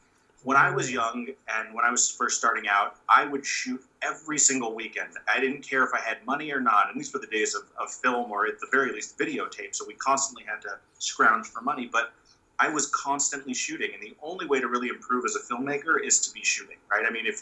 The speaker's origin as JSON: {"language": "English", "town": "Los Angeles", "region": "California", "country": "United States", "tie": "born or raised there", "said": "some friends and I put together the little bit of money we had and the few connections we had growing up in Los Angeles"}